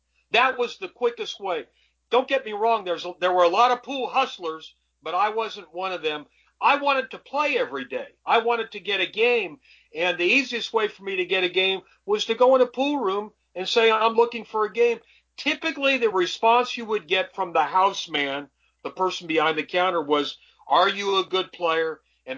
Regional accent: Dayton, Ohio, United States; But where I grew up in Dayton, Ohio, you couldn't go in a pool room till you were 18 years old.

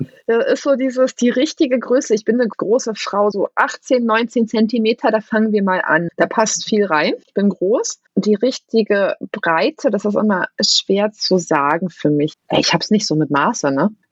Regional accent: Berlin, Germany; Ich bin Berliner. Ich liebe Döner. Und ich liebe auch nur den Berliner Döner.

